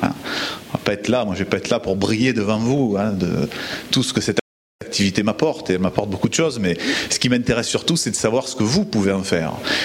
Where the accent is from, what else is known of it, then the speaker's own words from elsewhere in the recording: south of France, France; accent: southern French; avec mon accent, que je viens vraiment du sud de la France, une région que j'apprécie beaucoup.